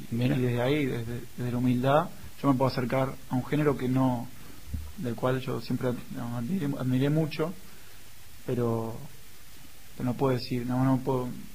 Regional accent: Salta, Argentina; Y después a Salta, que es de donde soy.

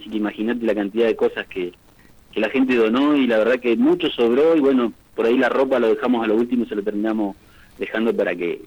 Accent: Neuquén, Argentina; now in Las Ovejas, Argentina; Yo soy nacido y criado allá en Parque Industrial Neuquén. Hace 10 años que vivo acá en Las Ovejas.

